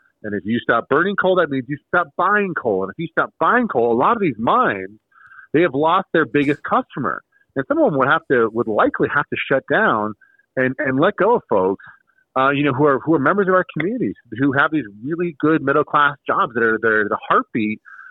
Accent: Sheridan, Wyoming, United States; I grew up in Sheridan, Wyoming. You know, we're a mining town.

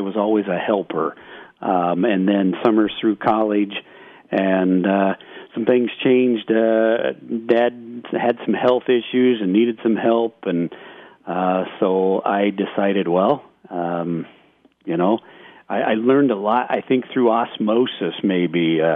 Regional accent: Marshtown, United States; I grew up right here in Marshtown.

